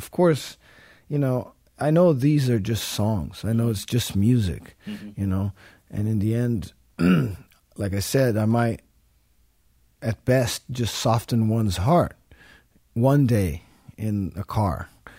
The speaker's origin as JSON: {"language": "English", "country": "Brazil", "moved": "yes", "lives_now": "United States", "said": "I'm from Brazil. And I moved to the United States slowly because of work with … first and then … all that. It's been 7 years now."}